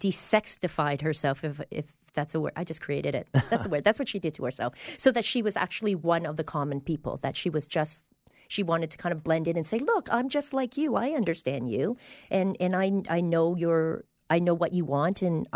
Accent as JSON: {"language": "English", "town": "Woodbridge", "region": "Ontario", "country": "Canada", "tie": "born or raised there", "also_born_or_lived": "Hong Kong / Los Angeles", "lives_now": "Boise, United States", "said": "I was born in Hong Kong. I was raised in a place called Woodbridge outside of Toronto. I spent the early adult life in Toronto. I moved to L.A. for a bit. I moved back to Toronto for a bit, and now I'm here in Boise."}